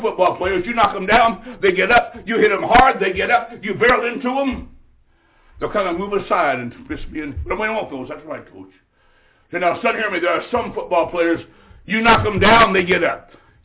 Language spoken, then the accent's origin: English; Illinois, United States; I said, ma'am, I'm from Illinois.